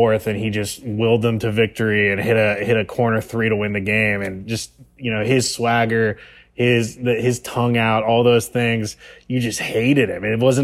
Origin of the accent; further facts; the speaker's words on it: Portland, Oregon, United States; I'm from Portland, Oregon. I grew up a diehard Blazers fan.